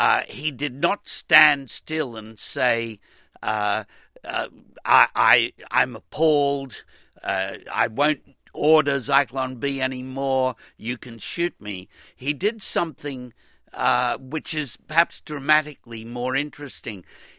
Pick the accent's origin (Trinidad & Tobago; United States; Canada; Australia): Australia; I'm an Australian